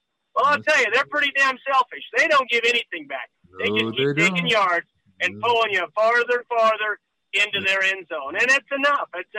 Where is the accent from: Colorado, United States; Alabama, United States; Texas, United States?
Colorado, United States; Manzanola; So I grew up in Manzanilla